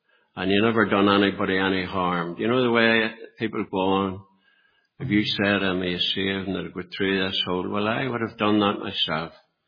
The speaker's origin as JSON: {"language": "English", "region": "Northern Ireland", "country": "United Kingdom", "tie": "born or raised there", "said": "I was brought up in South Armagh, about 2 miles from Ure and a mile from Bessbrook. I had 3 sisters, 2 brothers."}